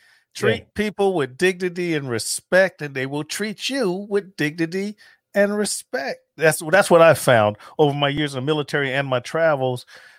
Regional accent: Chicago, Illinois, United States; And I'm from Chicago, the murder capital of the fucking world.

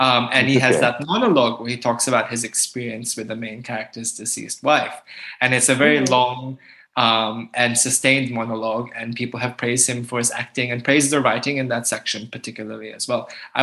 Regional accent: Philippines; now in Japan; I'm looking for representation of me as a Filipino person living in Japan or something along those lines.

